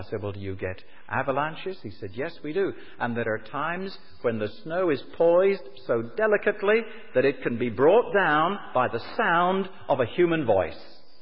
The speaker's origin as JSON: {"language": "English", "country": "Guernsey", "also_born_or_lived": "Islay, Scotland", "moved": "yes", "said": "During World War II, I was evacuated from Guernsey when the Germans invaded, and I went to live for 4 to 5 years on a Hebridean island, the island of Islay."}